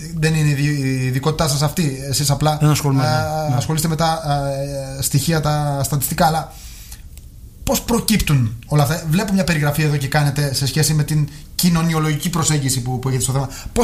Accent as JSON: {"language": "Greek", "country": "Greece", "said": "πέρα από το εντάξει ότι είμαστε Έλληνες"}